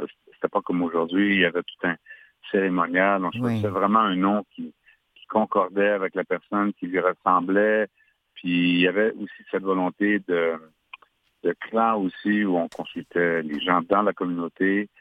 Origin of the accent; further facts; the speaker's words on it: Quebec, Canada; Moi, j'ai grandi dans le Québec encore où l'Église prenait beaucoup de place.